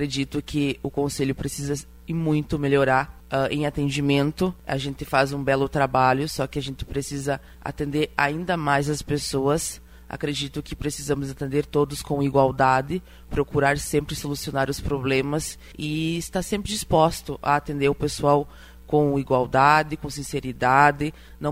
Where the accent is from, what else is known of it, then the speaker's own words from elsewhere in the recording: Trento Portela, Brazil; born there; eu tenho 24 anos, nasci em Trento Portela